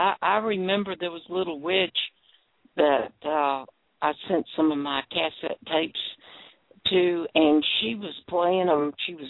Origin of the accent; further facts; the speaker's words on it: Jacksonville, Florida, United States; Tell Suzanne I'm from Jacksonville, too.